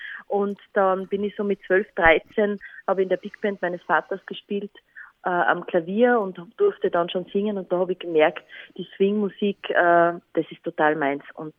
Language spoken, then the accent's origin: German; Bad Aussee, Styria, Austria; also born or lived in Schladming; Geboren bin ich in Schladming, aufgewachsen in Bad Aussee.